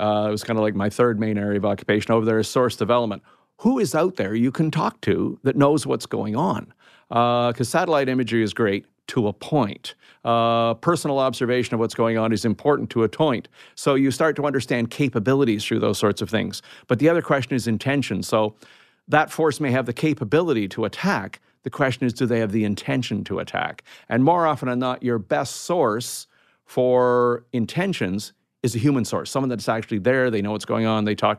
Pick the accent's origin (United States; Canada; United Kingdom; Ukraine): Canada; I'm a Canadian.